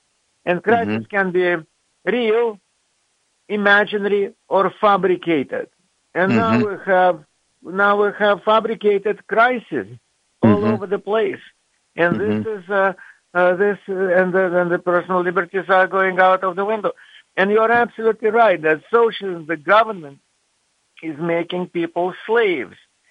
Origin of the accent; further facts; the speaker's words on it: Russia; English is a second language; I have a pretty bizarre background. I was raised in the Soviet Union and royally brainwashed there. And I went to the Moscow State University